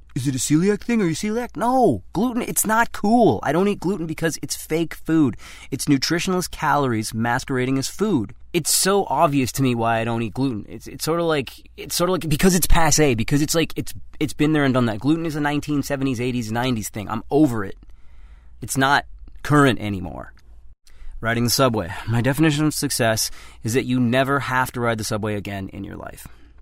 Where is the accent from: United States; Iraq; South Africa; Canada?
Canada; moved away; I grew up in Canada, where they use that outdated measurement system, Celsius.